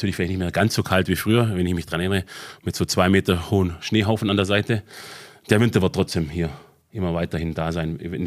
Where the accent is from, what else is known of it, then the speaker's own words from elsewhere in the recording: Albstadt, Baden-Württemberg, Germany; born there; geboren wirklich auf der Alp, in Albstadt sogar, gell? Also vor genau 50 Jahren, noch mehr als 50 Jahren.